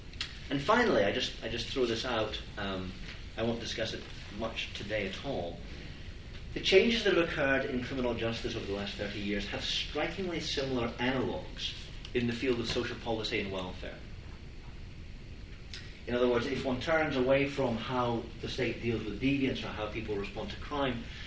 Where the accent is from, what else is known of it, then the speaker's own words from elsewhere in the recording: Scotland, United Kingdom; now in United States; I'm not American by origin, I'm actually from Scotland, and I know the UK very well.